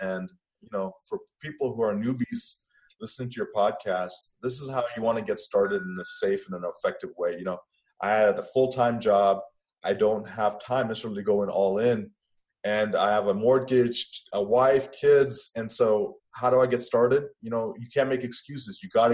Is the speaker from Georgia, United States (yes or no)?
yes; Atlanta, Georgia, United States; I'm from Atlanta, meaning I grew up there, went to school there. So I know Atlanta pretty well.